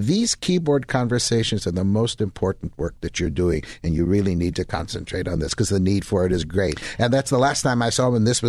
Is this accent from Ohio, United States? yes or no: no; Chicago, Illinois, United States; accent: Chicago; including London, England, with my Chicago accent.